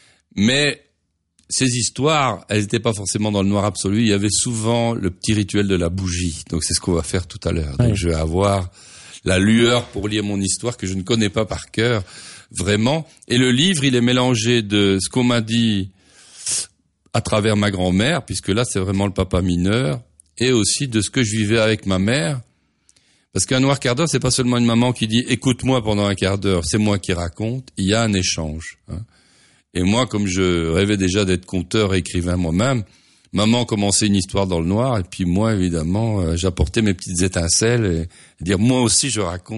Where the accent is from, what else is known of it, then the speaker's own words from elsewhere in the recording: Mons, Wallonia, Belgium; En réalité, c'est surtout autour de la ville de Mons, donc ma ville natale.